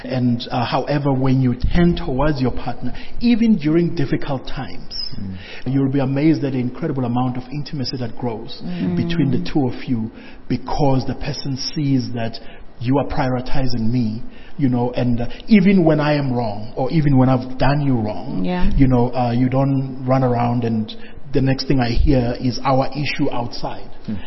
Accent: Port Elizabeth, Eastern Cape, South Africa; when we go home to PE, I'm from Port Elizabeth

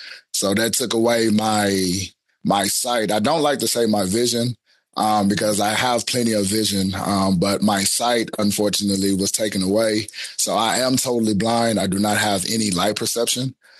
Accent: Houston, Texas, United States; I'm calling from Houston, Texas, where I'm from. Out here in the USA

